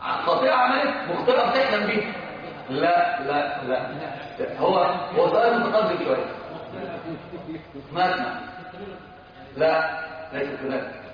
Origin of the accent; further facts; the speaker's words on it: Upper Egypt, Egypt; حتى عندنا في الصعيد بيحلفوا